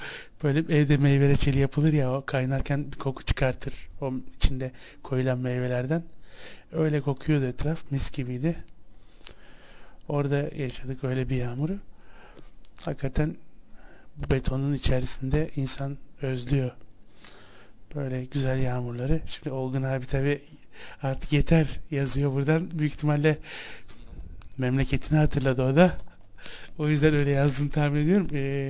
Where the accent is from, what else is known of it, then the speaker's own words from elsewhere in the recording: Ağva, Istanbul, Turkey; benim memleketim Şile, İstanbul'a bağlı. İstanbul'u bilmeyenler için, İstanbul dışında olanlar için söyleyeyim. İstanbul'a yaklaşık 3-3,5 saat mesafede Ağva diye bir küçük bir kasaba